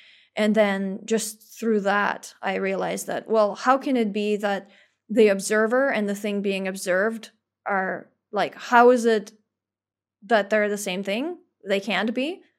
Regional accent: Russia; in the country that I grew up in Russia.

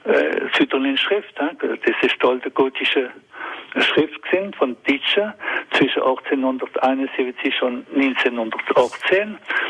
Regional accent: Grand Est, France; Wir sind doch Elsässer und Franzosen.

